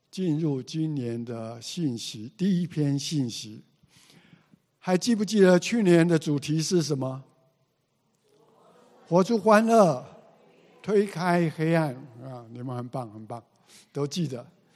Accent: China; 而且我们中国人说，学如逆水行舟，不进则退。

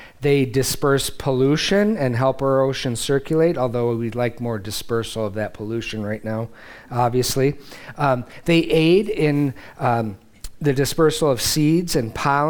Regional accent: Midwest, United States; Now, Deb and I grew up in the Midwest, and windstorms, in particular tornadoes, were part and parcel of life.

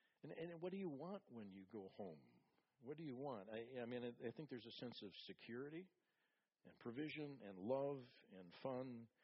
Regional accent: White Bear Lake, Minnesota, United States; we went to the home we grew up in on Fairlane Street in White Bear Lake, Minnesota.

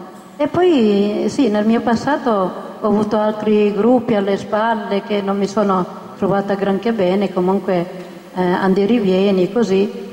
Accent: Turin, Piedmont, Italy; vengo da Torino, precisamente da Cottolengo, e sono una non vedente

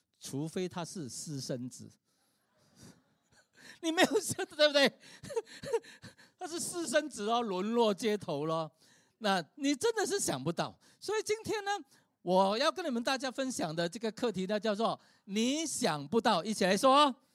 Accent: Singapore; 所以为什么我们新加坡人如果走过，一看，哎呦，怎么鱼尾狮在这个地方？

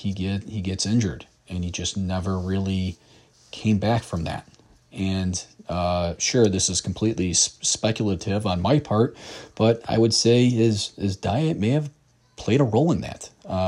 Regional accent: Chicago, Illinois, United States; I grew up just outside of Chicago. I still reside just outside of Chicago.

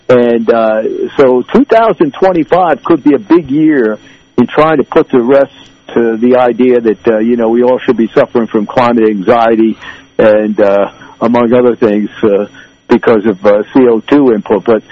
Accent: New Jersey, United States; we were singing … which was my sort of, because I'm from Jersey, I love singing that song.

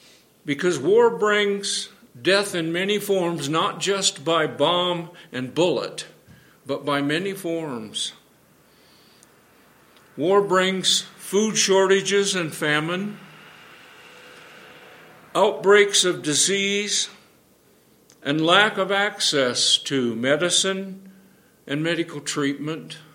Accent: Illinois, United States; When I was a teenager in my hometown in central Illinois

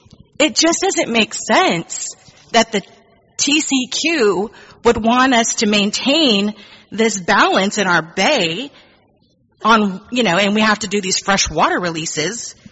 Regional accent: Corpus Christi, Texas, United States; I am here to ask you to deny this permit. I was born in Corpus Christi in 1971, and I have lived in the 78415 zip code my entire life

